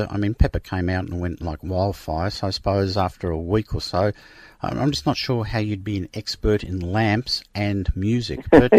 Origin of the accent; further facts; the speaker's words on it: North Bourne, Australia; I'm a baby boomer, and being a … freak, when … came out, I grew up in North Bourne